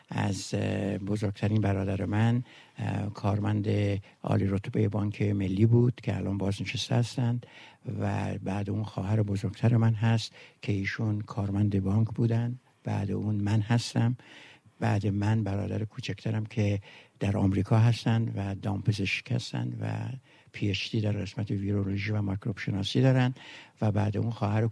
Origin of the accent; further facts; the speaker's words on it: Tehran, Tehran Province, Iran; also born or lived in Rasht; من در سال 1322 در شهرستان رشت به دنیا آمدم. تحصیلات ابتدایی و دبیرستانی و دانشگاهی رو در تهران گذراندم.